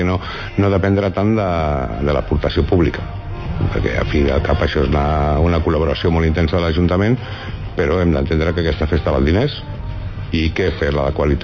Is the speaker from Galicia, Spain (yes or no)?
no; Vinaròs, Valencian Community, Spain; també som gent de Vinaròs i volem conjugar el que el comparsero s'ho pugui passar bé